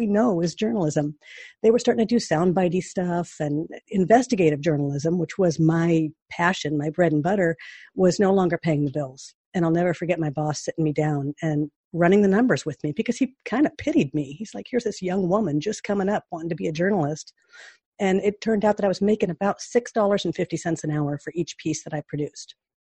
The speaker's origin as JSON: {"language": "English", "town": "Seattle", "region": "Washington", "country": "United States", "tie": "born or raised there", "said": "When I was born and raised on Queen Anne, there were no stoplights. You could park wherever."}